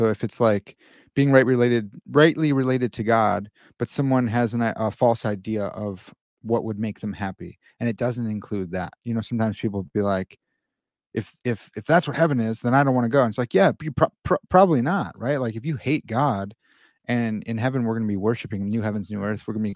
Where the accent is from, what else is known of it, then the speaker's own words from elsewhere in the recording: Chicago, Illinois, United States; you know, like I'm from Chicago, so it's not that debatable for me.